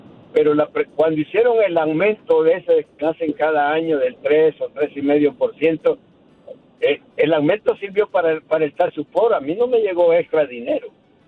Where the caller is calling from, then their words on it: Houston, Texas, United States; De Houston.